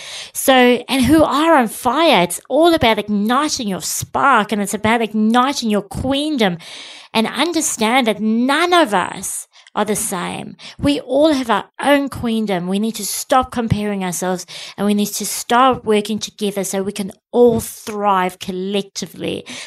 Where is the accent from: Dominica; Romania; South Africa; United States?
South Africa; growing up in South Africa